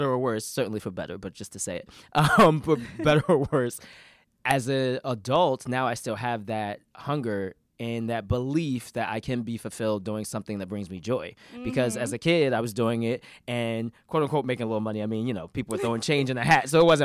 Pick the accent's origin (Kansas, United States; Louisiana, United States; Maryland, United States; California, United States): Maryland, United States; Baltimore; So Larry and I's mothers worked in the same department or same office in Baltimore. So we're both from Baltimore.